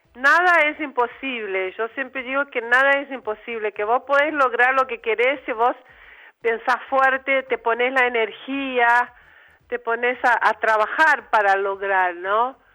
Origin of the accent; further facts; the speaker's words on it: Minas Gerais, Brazil; born there; Spanish is a second language; En Minas.